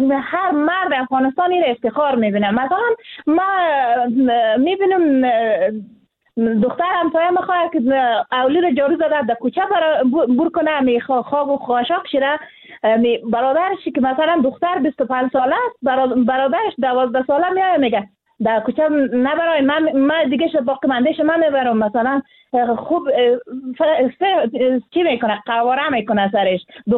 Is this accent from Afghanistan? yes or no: yes; Afghanistan